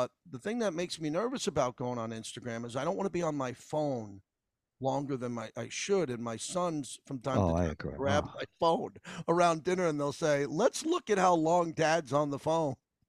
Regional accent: New York, United States; you just don't want to find out that the Gilgo Beach serial killer is from your hometown, which is my hometown.

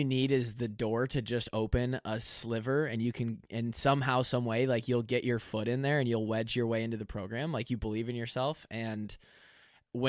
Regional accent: Marshalltown, Iowa, United States; Okay. I'm from Marshalltown.

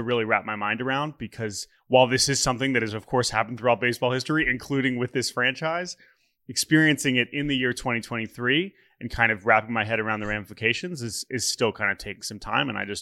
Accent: Washington, District of Columbia, United States; as people growing up in Washington, D.C., you know, we were 10 years old when the Nationals showed up in 2005.

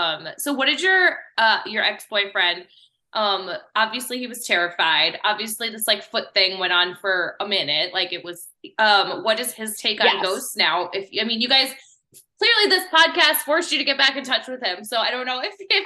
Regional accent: Midwest, United States; Wait, what is that? I'm from the Midwest.

